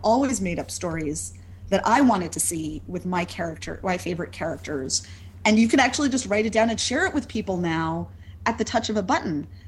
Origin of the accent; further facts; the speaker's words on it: United States; you know, I'm American, so we're baseball players over here.